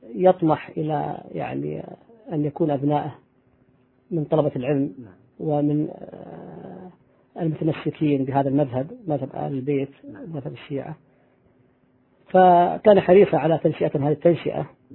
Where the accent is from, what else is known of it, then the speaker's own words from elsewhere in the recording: Al-Ahsa, Eastern Province, Saudi Arabia; من منطقة الأحساء، من مواليد عام 1371 هجرية، 1952 من ميلادية، وأعمل موظف حكومي في وزارة التجارة مختبرات الجودة النوعية بالدمام